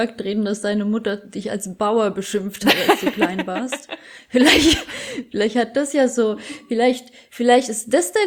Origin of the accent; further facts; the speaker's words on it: Bad Kissingen, Bavaria, Germany; weil es ist so tricky zu parken in Bad Kissingen, wo ich herkomme in der Stadt.